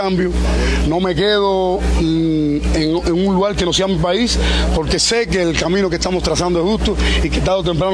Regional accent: Cuba; nuestro deber como cubano

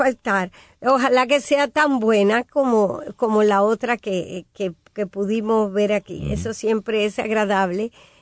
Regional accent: Cuba; Nosotros somos parte del Caribe, pero este estudio lamentablemente no refleja nada de Cuba

